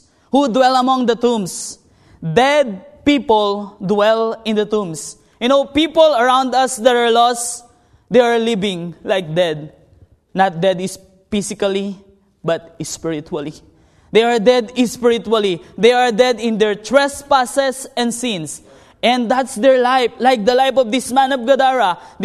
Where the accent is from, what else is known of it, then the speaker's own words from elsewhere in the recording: Ohio, United States; So I am from Ohio, but I will not preach you the acronym Ohio.